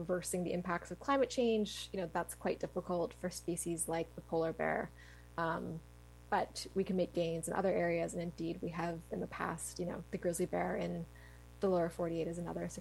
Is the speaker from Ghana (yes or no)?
no; Canada; I mean, I'm Canadian